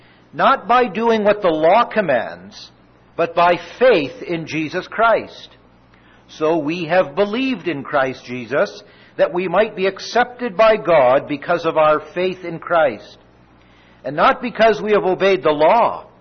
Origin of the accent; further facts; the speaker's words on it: Canada; Now, you know that I come from Canada, probably.